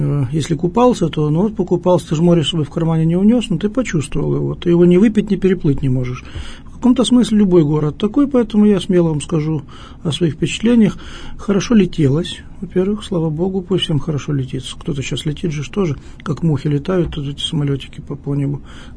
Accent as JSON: {"language": "Russian", "town": "Lviv", "region": "Lviv Oblast", "country": "Ukraine", "tie": "born there", "said": "родился во Львове, да, я родился во Львове, в столице Западной Украины"}